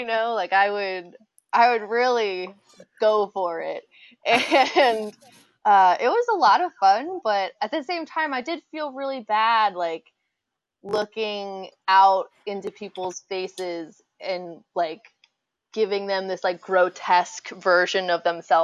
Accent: New Jersey, United States; I don't know where I'm from, because I grew up in New Jersey.

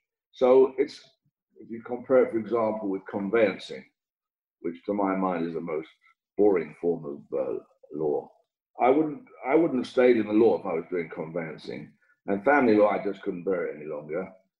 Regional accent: London, United Kingdom; Because I come from North London and it sounded as if it should be near Brighton.

